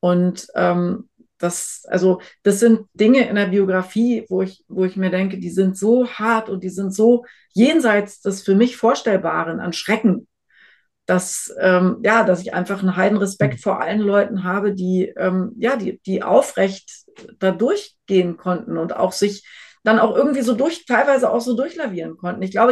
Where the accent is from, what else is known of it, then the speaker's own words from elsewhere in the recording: West Germany, Germany; was für ein Hochmut ist es eben auch als Wessi zu glauben, ich wüsste etwas vom Leben in der DDR